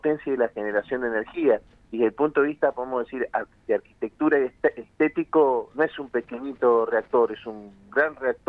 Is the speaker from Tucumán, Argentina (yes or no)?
no; Las Grutas, Río Negro, Argentina; somos una región donde vivimos fundamentalmente del turismo. Yo soy de San Antonio Este, Las Grutas, y obviamente somos el epicentro de la actividad turística de todo el litoral atlántico rionegrino